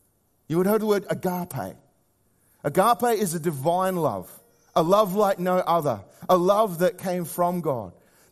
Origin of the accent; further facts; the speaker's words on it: Australia; accent: Aussie; That's my Aussie accent working through Greek.